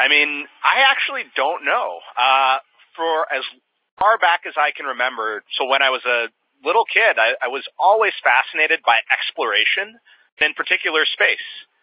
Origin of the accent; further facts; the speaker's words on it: United States; And I think growing up in Montgomery County, you get really comfortable and really comfortable